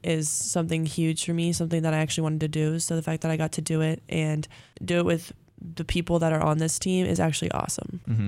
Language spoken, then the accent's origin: English; Los Angeles, California, United States; My major is business, and I am from Los Angeles, California.